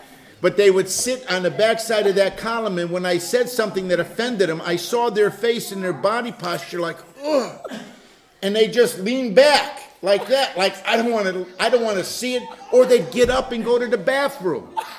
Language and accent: English; United States; I'm an American, and the color of my skin is not white, it's pink.